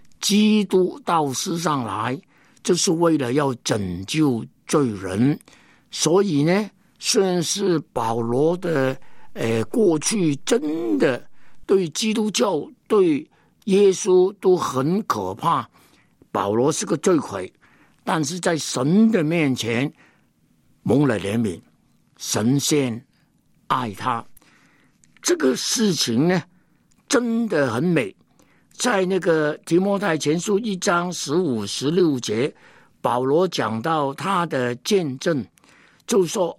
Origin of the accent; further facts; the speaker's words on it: Hong Kong; 我那个时间在香港出生，在香港长大，在香港念书，在内地根本没有亲戚朋友，连普通话也不懂得讲。